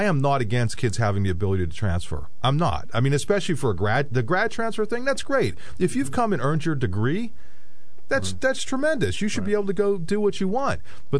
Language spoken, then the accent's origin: English; Hazleton, Pennsylvania, United States; From my hometown, Hazleton.